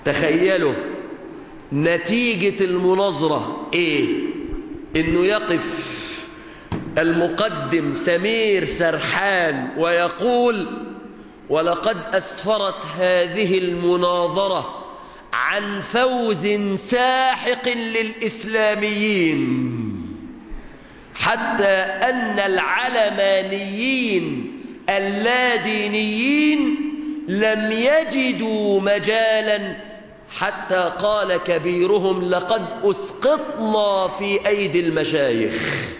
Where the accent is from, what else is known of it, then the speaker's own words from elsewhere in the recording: Mansoura, Dakahlia, Egypt; كان منهم بلدتنا المنصورة